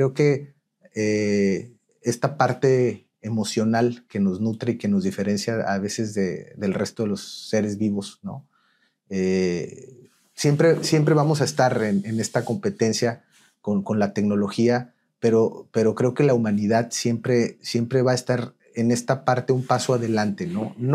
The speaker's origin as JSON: {"language": "Spanish", "region": "Durango", "country": "Mexico", "said": "convoqué varios jóvenes de diferentes escuelas en Durango. Yo soy de Durango."}